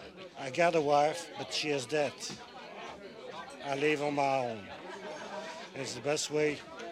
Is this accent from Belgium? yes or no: yes; Brussels, Belgium; I come from Brussels.